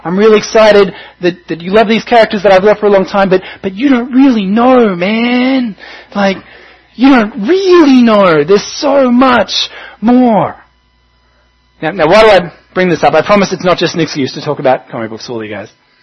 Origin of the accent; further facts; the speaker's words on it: Melbourne, Victoria, Australia; We've been down in Melbourne, which is Fiona and my hometown.